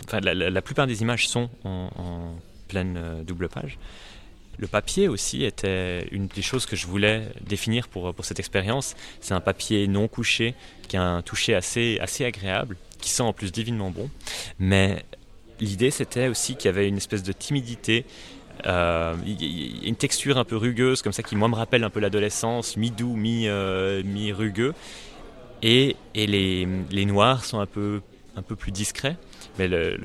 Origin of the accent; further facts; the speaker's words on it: Geneva, Switzerland; dans la ville voisine de Genève, ma ville natale.